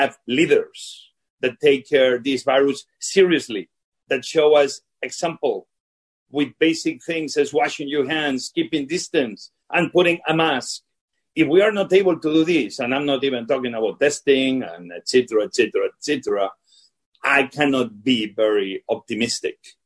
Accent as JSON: {"language": "English", "region": "Asturias", "country": "Spain", "second_language": "English", "said": "I am from North Spain, a place called Asturias. It's a 1 million region, beautiful."}